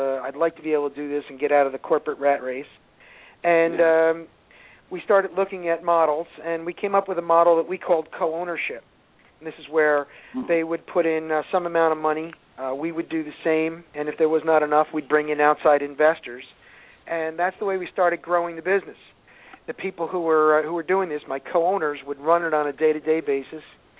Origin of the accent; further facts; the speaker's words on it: New Jersey, United States; Yeah, well, I grew up in New Jersey myself.